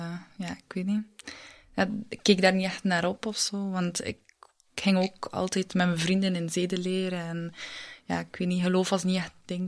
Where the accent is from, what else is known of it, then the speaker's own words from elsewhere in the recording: Ostend, Flanders, Belgium; Ik ben van Oostende.